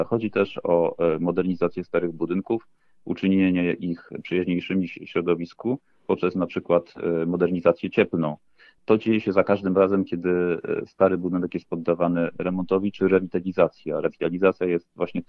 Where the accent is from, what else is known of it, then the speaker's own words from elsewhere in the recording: Łódź, Łódź Voivodeship, Poland; Ja co prawda jako łodzianin bardzo cieszę się, że Łódź znalazła się w gronie tych miast